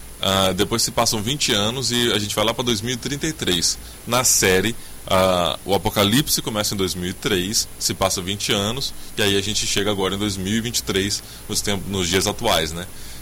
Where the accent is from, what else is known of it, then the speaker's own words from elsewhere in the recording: Guaçuí, Espírito Santo, Brazil; Que eu vim de Guaçuí. Guaçuí não tinha cinema, né?